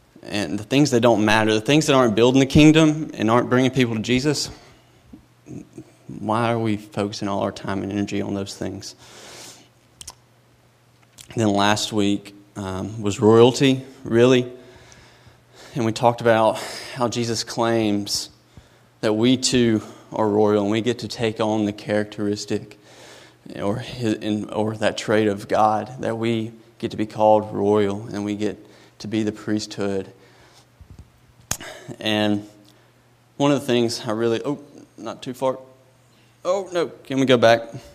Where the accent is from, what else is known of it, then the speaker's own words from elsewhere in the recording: Gardendale, Alabama, United States; I grew up here in Gardendale